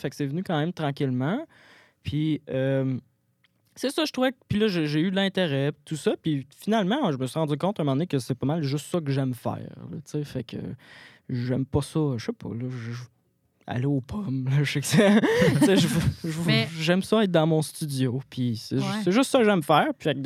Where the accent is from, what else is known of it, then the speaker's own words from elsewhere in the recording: Gatineau, Quebec, Canada; Non, moi, je viens de Gatineau. Je viens de Gatineau, puis ben, c'est ça, j'ai commencé la musique vraiment tard.